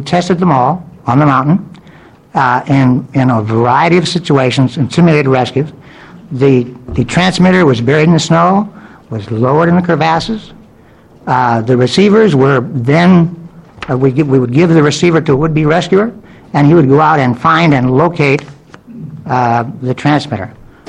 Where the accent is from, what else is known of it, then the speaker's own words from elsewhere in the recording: Portland, Oregon, United States; from Portland.